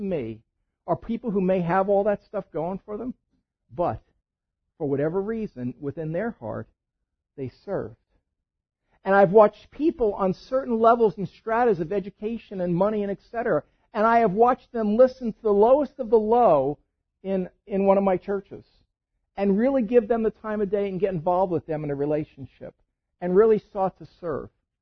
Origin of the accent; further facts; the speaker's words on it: East Coast, United States; man, I'm from the East Coast. This looks like a mafia hit on me.